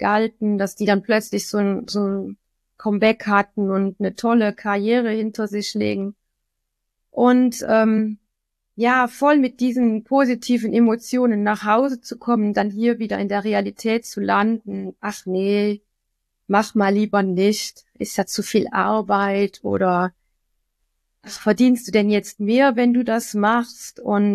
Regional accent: Wallonia, Belgium; Wir sind nämlich aus Belgien und in Belgien ist die Hauptsprache Französisch, also in unserem Gebiet. Und deswegen haben wir eine ganz andere Betonung

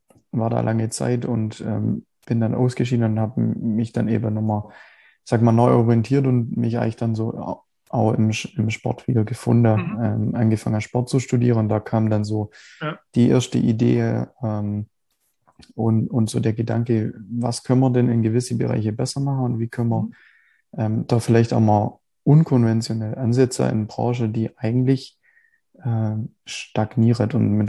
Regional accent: Baden-Württemberg, Germany; Also das ist so mein, also Landkreis Biberach, Landkreis Ulm, das sind so meine Heimatregion im Prinzip.

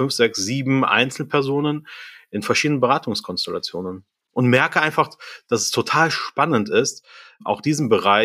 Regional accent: Bonn, North Rhine-Westphalia, Germany; also born or lived in Salzburg, Austria; komme ja aus Deutschland, aus Bonn, bin ich dort groß geworden, habe 10 Jahre in Österreich gelebt, in Salzburg, habe dort als Pastor gearbeitet, habe dort aber auch noch studiert und bin dann 2018 nach Nordrhein-Westfalen gekommen

